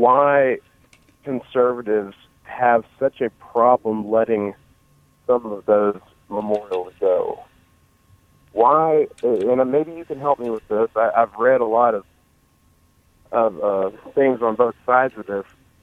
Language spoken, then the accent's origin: English; Alabama, United States; and I'm a conservative, and I'm from Alabama. I've been around a lot of this Confederate memorial stuff